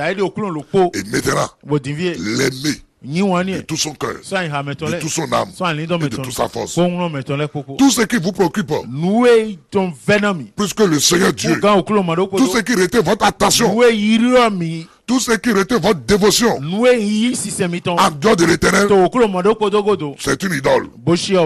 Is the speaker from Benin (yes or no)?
yes; Benin; Et chez moi, au Bénin, on appelle ça vaudou.